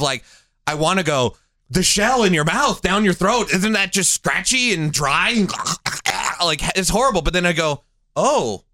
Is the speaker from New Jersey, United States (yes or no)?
no; Iowa, United States; So she makes food that I'd never even heard of growing up in Iowa.